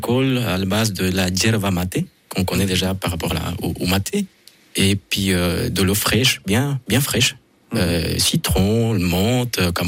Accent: Paraguay; Chez nous, au Paraguay, on fait la pause télé.

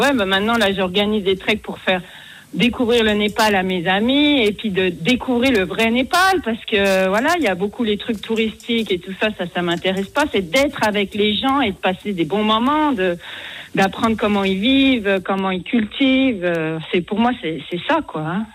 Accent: Switzerland; Chez nous, en Suisse

